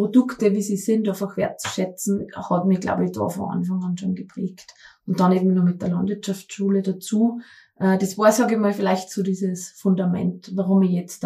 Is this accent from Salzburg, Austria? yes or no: yes; Fuschl, Salzburg, Austria; also born or lived in Thalgau; geboren bin ich eigentlich in Thalgau, bin 4, 5 Jahre in Thalgau gewesen, meine Mama ist von da, also wir sind mit der Familie, dass er eingegliedert in diesen Ort, sind dann aber nach Fuschl gezogen, das ist die Nachbargemeinde.